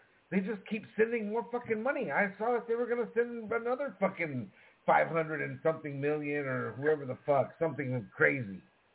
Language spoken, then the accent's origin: English; Texas, United States; You know, I grew up in South Texas. A lot of people drive trucks, pickup trucks.